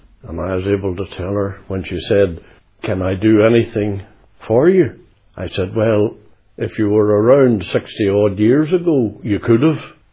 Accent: London, United Kingdom; accent: Cockney; And I had this Cockney accent coming from London, and I was only small. But I picked it up from those around me.

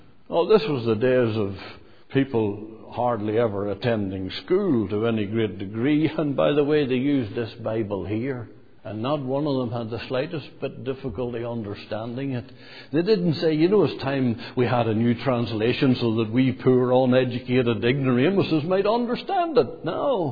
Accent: Ireland; But being an Irishman, before I look at that, I'm going to look at something else.

